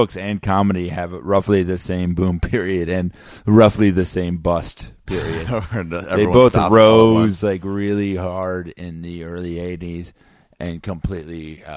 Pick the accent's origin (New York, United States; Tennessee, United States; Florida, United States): Florida, United States; I'm from Florida, and in Florida, I had a huge action figure collection